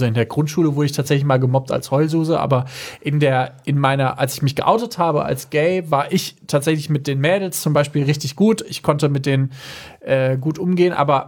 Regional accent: Mettingen, North Rhine-Westphalia, Germany; Aus Mettingen.

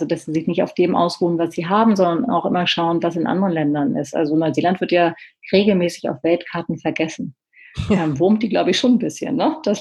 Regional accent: Berlin, Germany; ich bin ja aus Berlin

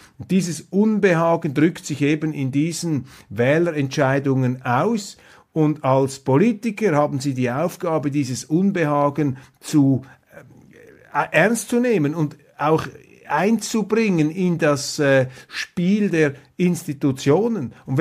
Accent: Switzerland; Ich sage Ihnen einfach als Schweizer, das befremdet einen ein bisschen

